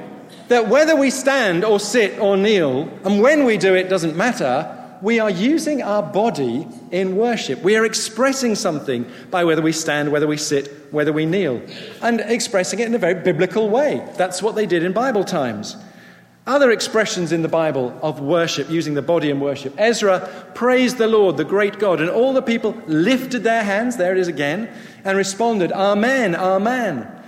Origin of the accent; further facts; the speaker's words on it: Sevenoaks, South East England, United Kingdom; But let me start in Kent. I was brought up in Sevenoaks in Kent